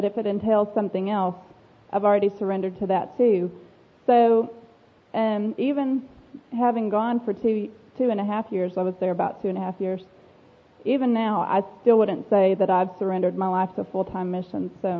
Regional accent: Frederick, Oklahoma, United States; I'm from Frederick, Oklahoma.

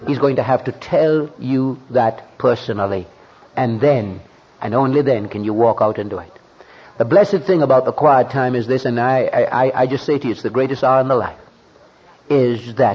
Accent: Jamaica; I'm from Jamaica in the West Indies

